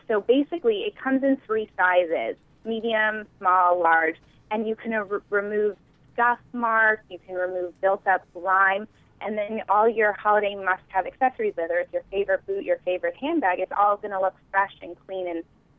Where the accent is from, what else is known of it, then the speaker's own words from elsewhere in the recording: Tarzana, California, United States; now in Manhattan, United States; So I'm from Tarzana.